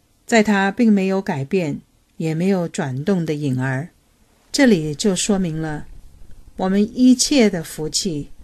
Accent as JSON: {"language": "Chinese", "country": "China", "said": "我们中国人没有感恩节"}